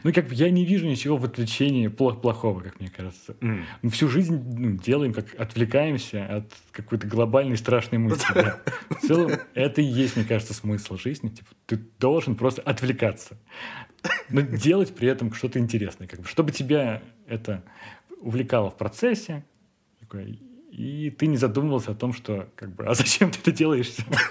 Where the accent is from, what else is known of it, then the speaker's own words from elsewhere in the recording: Russia; Я, да, я из России